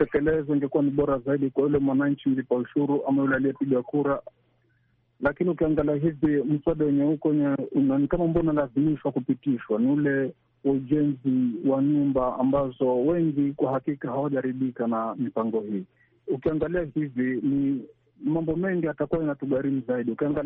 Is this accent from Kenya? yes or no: yes; Bamba, Kilifi County, Kenya; now in Mombasa, Kenya; natokea maeneo ya Bamba, Kilifi County, lakini kwa sasa nategea idhaa nikiwa ama natoa maoni yangu nikiwa Mombasani, pwani mwa Kenya.